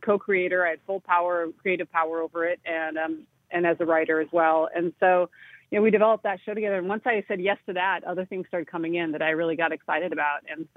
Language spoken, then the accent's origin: English; South Dakota, United States; that, you know, little Native girl, like, say, maybe myself, growing up in South Dakota, who maybe felt a little isolated from some of the rest of the world.